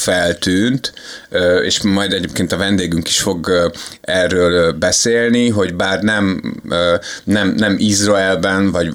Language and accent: Hungarian; Hungary; én pláne akkor 20 éves, csak Magyarországon élő magyarként